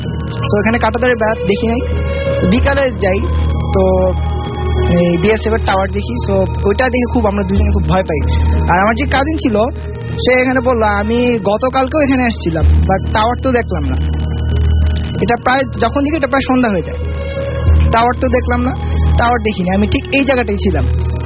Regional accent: Comilla, Chittagong Division, Bangladesh; আমার গ্রামের বাড়ি কুমিল্লা ইন্ডার বর্ডারের এদিকে, বর্ডার কাছে।

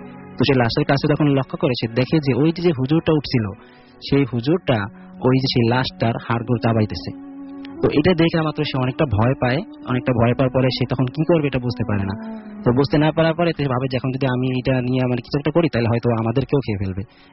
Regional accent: Kotalipara, Dhaka Division, Bangladesh; now in Dhaka, Bangladesh; আমি মিরপুর থেকে এসেছি। আমার দেশের বাড়ি গোপালগঞ্জ জেলার কোটালীপাড়া উপজেলায়।

